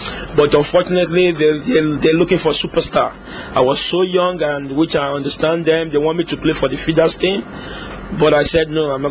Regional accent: Ajegunle, Lagos, Nigeria; I was born in Lagos. It's a city, but I grew up in Ajegunle. It's a very famous city in Lagos.

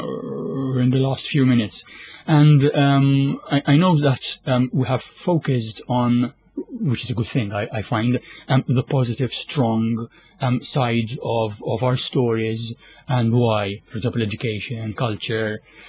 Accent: Hamrun, Malta; now in Gzira, Malta; Gzira, where I live, and Hamroun, which is sort of my hometown where I still have friends and family

